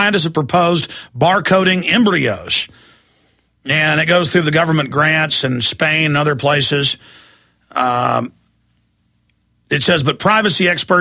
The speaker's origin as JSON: {"language": "English", "town": "Dallas", "region": "Texas", "country": "United States", "tie": "born or raised there", "said": "this is in Dallas, my hometown. I was born in Parkland, where they took Kennedy and threw the fake bullet on the stretcher."}